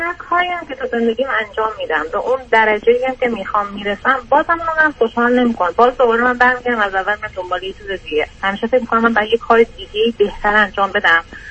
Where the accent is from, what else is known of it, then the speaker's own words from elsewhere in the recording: Iran; از ایران که من اومدم بیرون